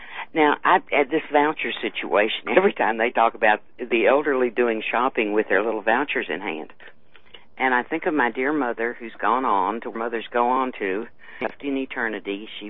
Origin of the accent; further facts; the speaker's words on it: Terrell, Texas, United States; I grew up in Terrell, all about that part of the world.